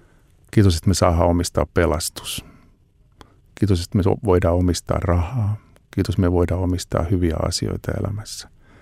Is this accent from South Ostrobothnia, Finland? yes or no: no; Lahti, Päijät-Häme, Finland; kun mä olin pikkupoika ja me asuttiin Lahdessa Kilpiäisten kylässä